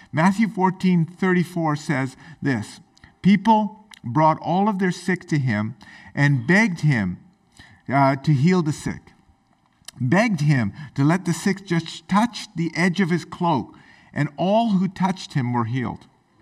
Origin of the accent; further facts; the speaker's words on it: United Kingdom; I'm British.